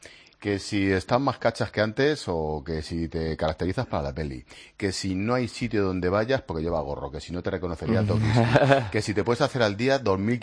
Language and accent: Spanish; Spain; porque somos españoles